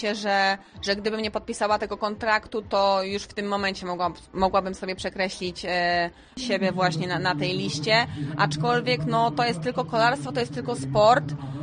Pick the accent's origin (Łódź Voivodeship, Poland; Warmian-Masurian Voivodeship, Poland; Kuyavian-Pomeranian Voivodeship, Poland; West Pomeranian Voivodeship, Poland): Kuyavian-Pomeranian Voivodeship, Poland; Okalewo; ja z Okalewa